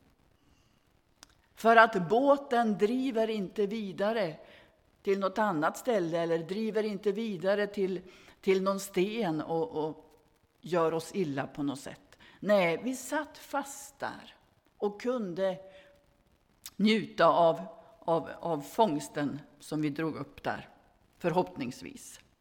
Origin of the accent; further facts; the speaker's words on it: Västerbotten County, Sweden; när jag var hemma i Västerbotten och var i sommarstugan